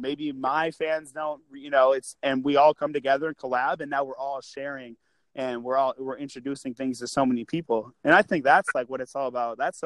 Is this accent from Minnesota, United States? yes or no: yes; Saint Paul, Minnesota, United States; But I'm from St. Paul, so.